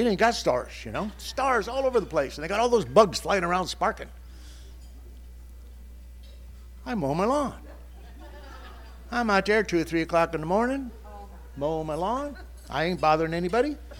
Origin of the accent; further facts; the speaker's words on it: California, United States; now in US South; See, I'm not from the South. I'm a California guy, but everybody down South, they get these big lawns